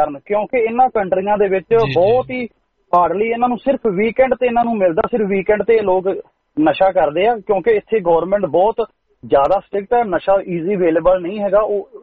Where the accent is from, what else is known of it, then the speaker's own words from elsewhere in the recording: Patti, Punjab, India; ਆੜਾ ਮੇਰਾ ਵੀ ਪੱਟੀ ਏਰੀਆ ਵਾ, ਮੇਰੇ ਇਲਾਕੇ ਦੀ ਗੱਲ ਹੋਈ